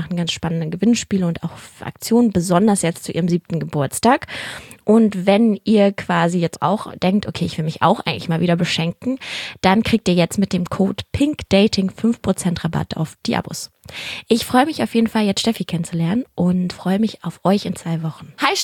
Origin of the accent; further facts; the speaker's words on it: Berlin, Germany; weil ich bin ja auch Berlinerin und für mich, ich habe auch die letzten 4 Jahre jetzt nicht mehr in Berlin gelebt und bin jetzt auch schon wieder länger hier